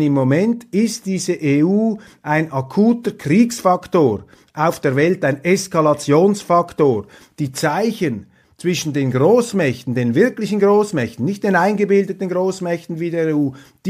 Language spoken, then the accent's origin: German; Switzerland; vor allem auch wir als Schweizer Bürger dürfen uns das nicht bieten lassen.